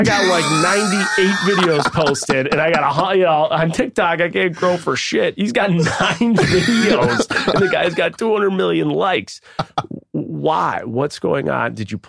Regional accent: Buffalo, New York, United States; So let's just say Susie in Buffalo, New York, that's my hometown.

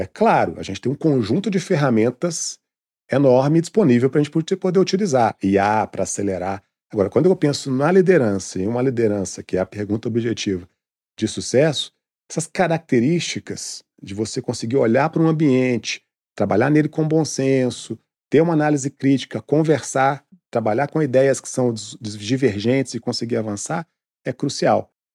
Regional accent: Belo Horizonte, Minas Gerais, Brazil; now in São Paulo, Brazil; Eu sou de Belo Horizonte. Vivo muito em São Paulo, então às vezes as pessoas nem sabem, mas eu sou de Belo Horizonte. Eu pago IPTU em Belo Horizonte.

